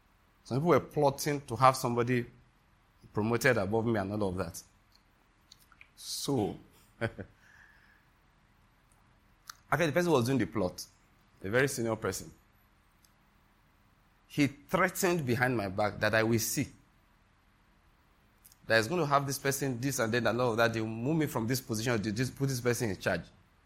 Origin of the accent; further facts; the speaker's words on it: Western Nigeria, Nigeria; I'm from Western Nigeria, naturally speaking.